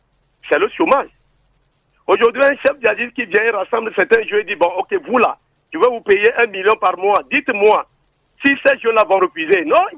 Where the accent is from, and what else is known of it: Togo